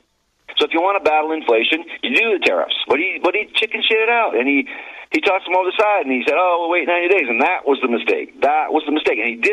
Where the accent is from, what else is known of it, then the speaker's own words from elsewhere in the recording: United States; And I can say that because I'm an American. I have free speech.